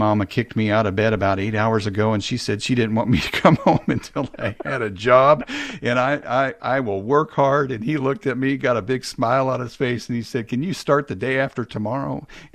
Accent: Kansas City, United States; I drove all over Kansas City. That's my hometown.

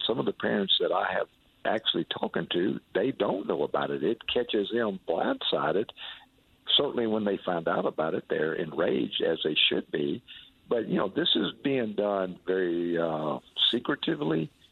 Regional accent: Louisiana, United States; I don't want it happening anywhere in the nation, but certainly not in my home state of Louisiana.

